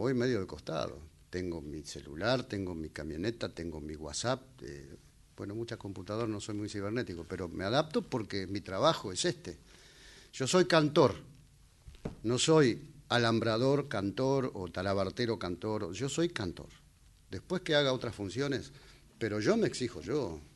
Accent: Buenos Aires, Argentina; born there; yo nací en Capital Federal, en el pueblo de San José de Flores, pero los fines de semana era el campo.

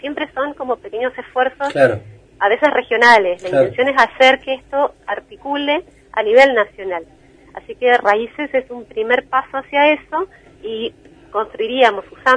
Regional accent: Argentina; como argentinos

